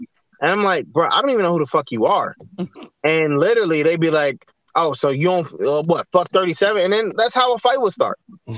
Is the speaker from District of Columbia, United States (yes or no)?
yes; Washington, District of Columbia, United States; Well, I'm from D.C. I'm from Southeast D.C.